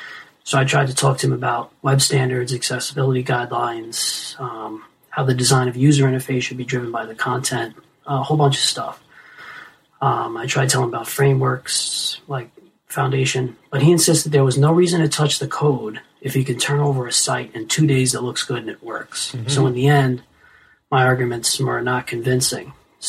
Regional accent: Allentown, Pennsylvania, United States; I'm from Allentown, PA, and I have a quick philosophical question.

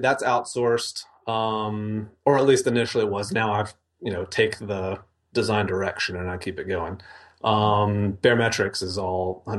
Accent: Mississippi, United States; moved away as an adult; now in Denver, United States; I grew up in Mississippi. My wife and I got married, and then a week later moved out to Denver just for kicks.

